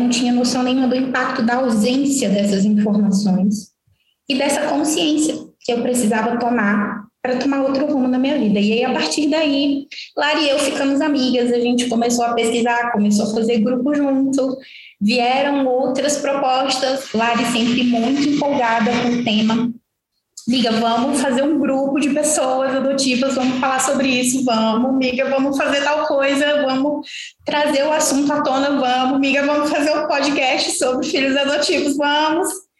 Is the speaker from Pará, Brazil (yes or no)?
yes; Senador José Porfírio, Pará, Brazil; now in Minas Gerais, Brazil; porque eu sou paraense, eu sou de uma ilha chamada Senador José Porfírio, lá no Pará, mas eu não morava mais no Pará, atualmente eu moro em Minas.